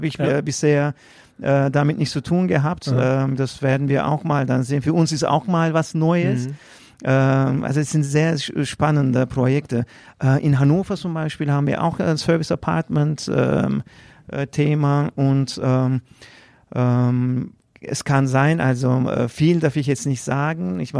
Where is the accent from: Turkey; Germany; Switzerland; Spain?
Turkey; Ich komme ja auch aus der Türkei und … hat seinen Ursprung auch in der Türkei.